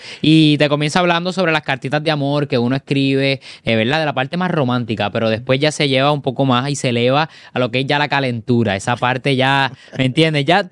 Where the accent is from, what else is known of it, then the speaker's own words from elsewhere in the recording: Cidra, Puerto Rico; Fui conociendo más géneros musicales cuando entro a una escuela de música especializada allá en mi pueblo de Sidra.